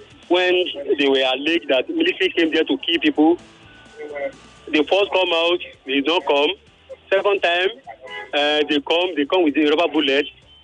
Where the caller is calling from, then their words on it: Lekki, Lagos, Nigeria; I'm calling from Lekki.